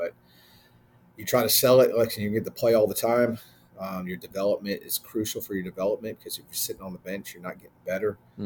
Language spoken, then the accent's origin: English; Poway, California, United States; And I grew up in Poway, California, which is the North County of San Diego.